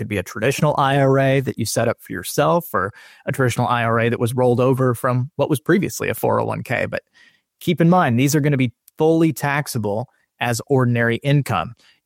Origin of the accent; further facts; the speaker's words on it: Kansas, United States; I grew up in Kansas. I grew up in a family of farmers and agricultural folks.